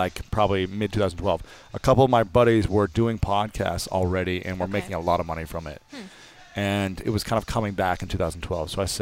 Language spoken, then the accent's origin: English; Ohio, United States; hey, guys … I'm from Ohio, and I want to make the USA national team and go to the Olympics.